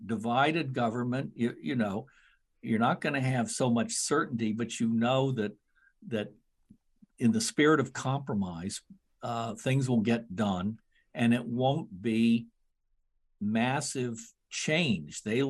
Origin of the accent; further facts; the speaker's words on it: Bethesda, Maryland, United States; I can remember as a kid growing up in Bethesda